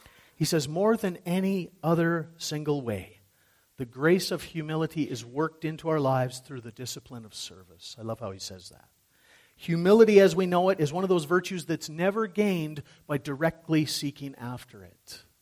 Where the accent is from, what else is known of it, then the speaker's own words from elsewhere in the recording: Canada; And you wouldn't dare, as a Canadian, be the first to rush up there, would you?